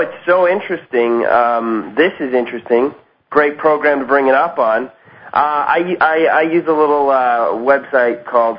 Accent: Canada; because I'm Canadian

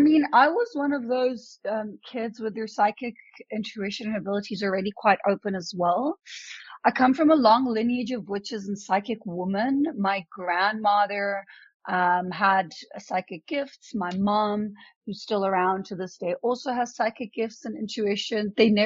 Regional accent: Milan, Lombardy, Italy; first language Italian; English is a second language; now in South Africa; So I'm Italian. I was born and raised in Milano in Italy. But I'm currently living in South Africa, but I have traveled like many places around the world.

